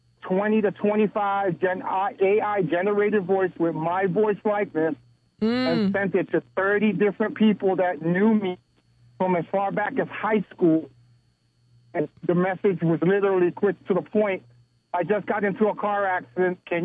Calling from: Navarre, Florida, United States; from Navarre.

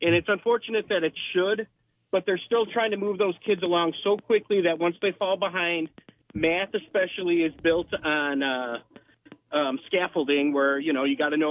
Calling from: Haines City, Florida, United States; I'm over in Haines City.

